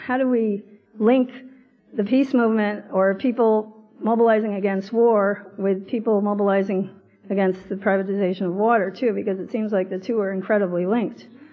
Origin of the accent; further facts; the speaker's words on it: Saratoga Springs, New York, United States; I'm from Saratoga Springs, and I've been involved with the anti-war movement since I was a kid